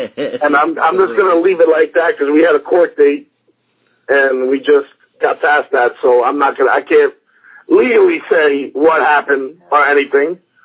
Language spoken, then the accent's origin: English; New York, United States; I'm a New Yorker, but Philadelphia made